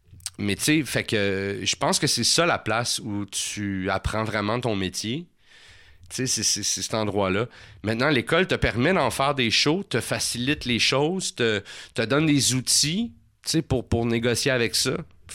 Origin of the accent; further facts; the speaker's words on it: Laval, Quebec, Canada; also born or lived in Montreal; Je suis né à Montréal, mais à l'adolescence, j'ai habité pendant un bout de temps à Laval, tu sais.